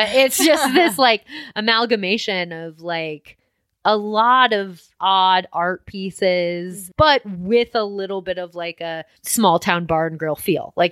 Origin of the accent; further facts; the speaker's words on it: Midwest, United States; Like, I'm from the Midwest. I'm very used to that.